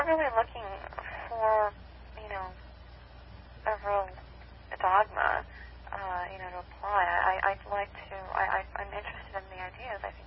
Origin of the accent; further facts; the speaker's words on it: California, United States; I grew up in the Bay Area, actually.